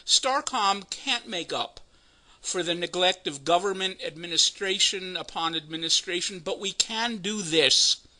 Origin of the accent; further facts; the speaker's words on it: United States; I say that as a Jew and as a staunch Zionist. As an American, I found that out of line.